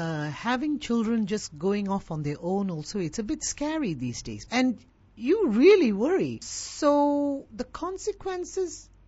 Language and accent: English; Kampung Pandan, Kuala Lumpur, Malaysia; we grew up in Kamun Pandan area, Jalan Shah Bandar. And in that area, it was all government servants.